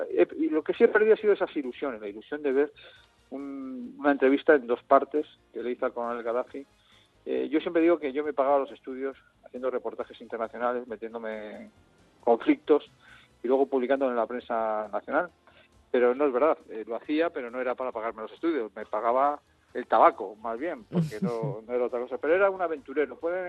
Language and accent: Spanish; Madrid, Community of Madrid, Spain; empieza por cómo nací en Malasaña, porque yo soy de Malasaña